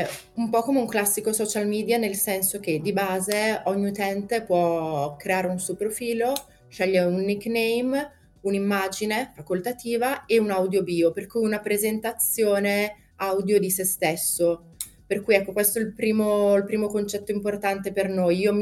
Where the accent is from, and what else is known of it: Brescia, Lombardy, Italy